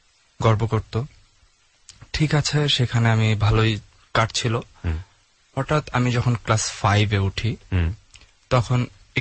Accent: Jessore, Khulna Division, Bangladesh; now in Dhaka, Bangladesh; আমার গ্রামের বাড়ি বরিশাল ঝালগাঠিতে, কিন্তু আমার জন্ম হয়েছে যশোর ক্যান্টনমেন্টে।

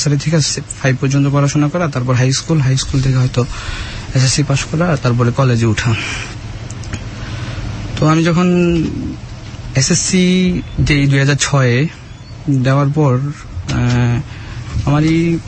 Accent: Chandpur, Chittagong Division, Bangladesh; আমার জন্ম চাঁদপুর শহরেই, ছোটবেলা থেকে ওই জায়গায় আমার বেড়ে ওঠা পড়াশোনা। তো একটা সময় পড়াশোনা প্রাইমারি মানে চাঁদপুর থেকে আমার পড়াশোনা শুরু।

